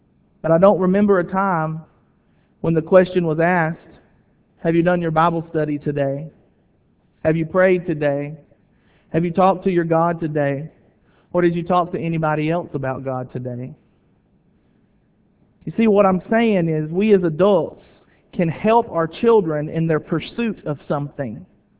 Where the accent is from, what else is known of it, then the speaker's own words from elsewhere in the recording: Willisville, Arkansas, United States; I was raised in Willisville, Southwest Arkansas, way southwest, the middle of nowhere, Arkansas. Went to a very small school. I graduated with 43 people.